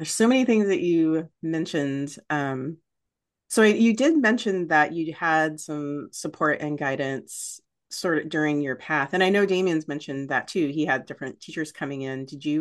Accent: Phoenix, Arizona, United States; Well, let me so the time period I'm talking about is like Phoenix, Arizona. From when, let's see, ages like 5 to 12 or something like that.

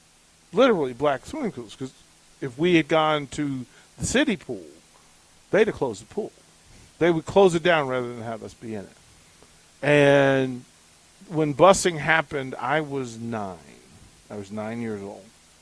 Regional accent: Alexandria, Virginia, United States; Well, that was Alexandria, Virginia. Like that's what was going on. And what I loved about my hometown was that it crossed streams.

